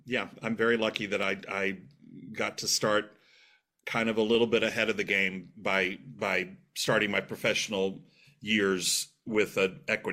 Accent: Dallas, Texas, United States; Sorry about that, but grew up, born and raised in Dallas, Texas. And most of my family is still there.

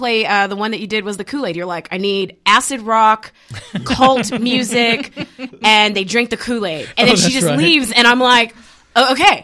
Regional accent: San Antonio, Texas, United States; I'm from San Antonio.

